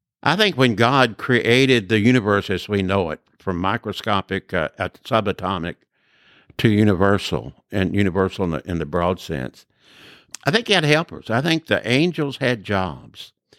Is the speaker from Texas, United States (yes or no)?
no; Litchfield, Kentucky, United States; also born or lived in Louisville; Born in Louisville, Kentucky, but I was raised in Litchfield, Kentucky all my life and left there when I went to college.